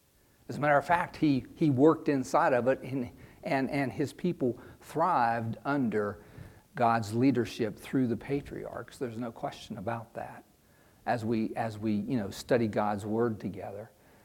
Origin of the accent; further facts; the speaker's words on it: United States; In our culture, that's what we always do. We're American absolutists.